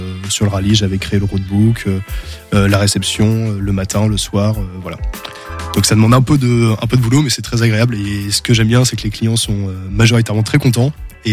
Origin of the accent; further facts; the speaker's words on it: Angers, Pays de la Loire, France; on découvre des très beaux coins dans la région que je connaissais pas, alors que je suis d'Angers